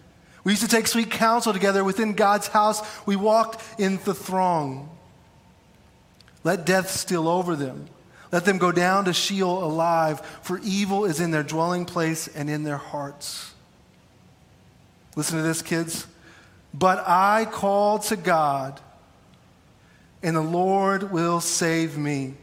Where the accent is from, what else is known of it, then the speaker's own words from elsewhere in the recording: Clyde, United States; but I grew up in Clyde. So from eighth grade, I guess grow up's kind of loosely, from eighth grade until I was a senior in high school and graduated, I graduated from Clyde.